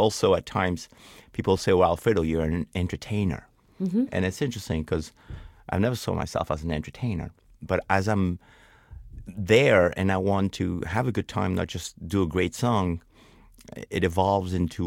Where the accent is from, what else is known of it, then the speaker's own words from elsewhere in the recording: France; also born or lived in Spain; Well, I grew up in France, actually. I was about 6 months old when my mom and dad moved to France. I was born in Spain.